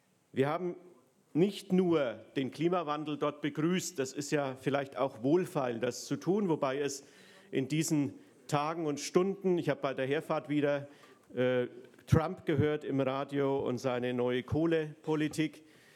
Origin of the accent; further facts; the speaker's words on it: Bavaria, Germany; das hört man mir ja an, hier unmittelbar aus der Nähe komme, Nürnberger Land zu Hause, also gleich im Landkreis östlich.